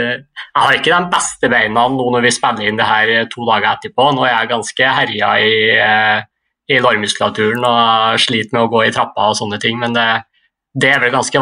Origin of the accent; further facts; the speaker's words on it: Trøndelag, Norway; jeg er glad jeg er trønder og kan bruke sokker i sandalene neste år.